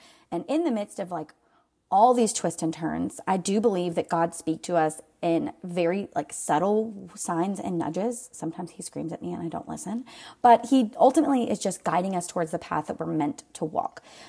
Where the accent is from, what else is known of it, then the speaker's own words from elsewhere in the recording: Greenville, South Carolina, United States; I'm your bestie in basically just giving you my best, okay? I am from Greenville, South Carolina.